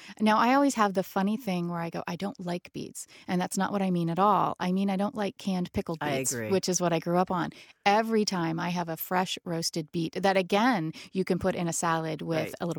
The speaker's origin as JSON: {"language": "English", "town": "Dayton", "region": "Ohio", "country": "United States", "tie": "born or raised there", "said": "Now, when I grew up, and I grew up in Dayton, my family put salt on their watermelon."}